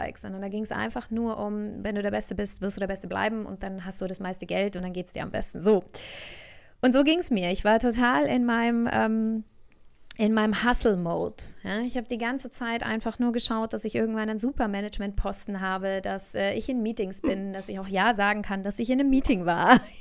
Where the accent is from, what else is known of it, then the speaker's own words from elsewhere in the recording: Munich, Bavaria, Germany; ich bin in Schwabing aufgewachsen, in der Hohenzollernstraße